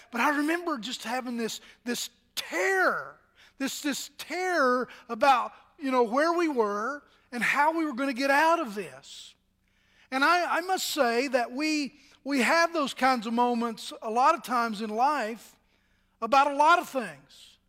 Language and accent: English; Virginia, United States; Gillies Cave was outside of my hometown there in Southwest Virginia